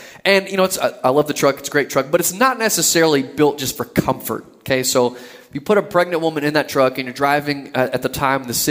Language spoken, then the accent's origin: English; Texas, United States; also born or lived in Missouri; If you're new with us, we're originally from Texas, coming here by way of Missouri